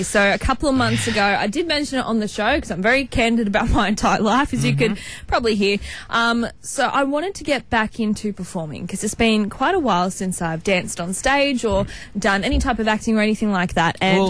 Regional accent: Newcastle, North East England, United Kingdom; And I didn't even know about this, like, growing up in Newcastle. But they're a big theatre institution or organisation here in Newcastle.

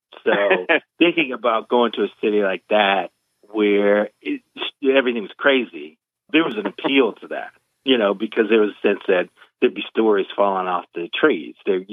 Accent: Indiana, United States; you know, I'm from Indiana. I feel like the Tampa Bay area is Florida for people from the Midwest.

